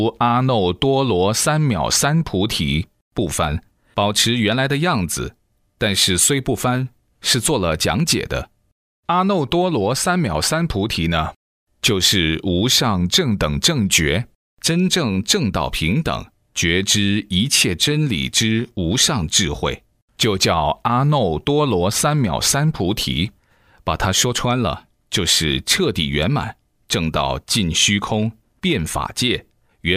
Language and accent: Chinese; Sichuan, China; 后几年住在我的家乡，在雾中山建立的庙宇。